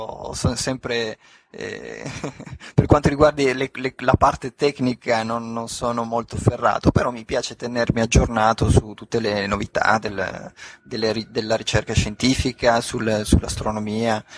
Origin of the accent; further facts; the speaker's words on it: Turin, Piedmont, Italy; sono nato a Torino, ho cresciuto a Torino, ho studiato sempre a Torino e non mi sono mai spostato